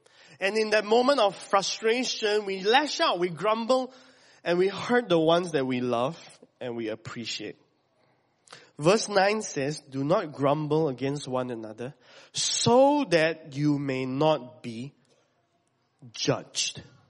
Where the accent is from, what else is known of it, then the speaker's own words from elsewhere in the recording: Malaysia; I'm Malaysian after all, right? I mean, it's literally the air we breathe, right?